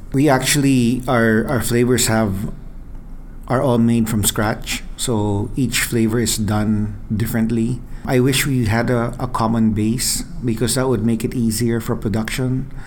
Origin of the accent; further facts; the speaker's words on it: Houston, Texas, United States; I grew up in Houston, Texas.